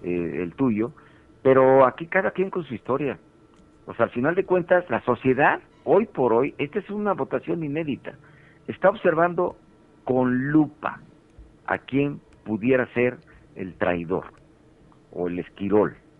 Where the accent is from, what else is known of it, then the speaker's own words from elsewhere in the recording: Guerrero, Mexico; soy senador guerrerense